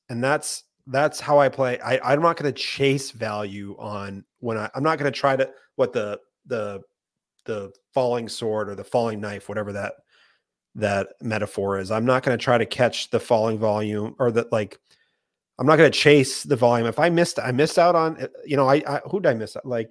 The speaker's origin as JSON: {"language": "English", "region": "Maine", "country": "United States", "lives_now": "Providence, United States", "said": "But I am from Maine, though. I am from Maine."}